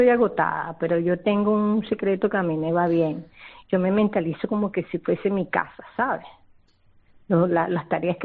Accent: Venezuela; now in Spain; yo vengo de Venezuela

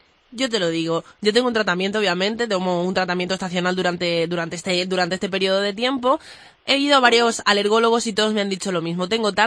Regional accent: Badajoz, Extremadura, Spain; now in Cáceres, Spain; yo soy de Badajoz y es mi primer año en Cáceres.

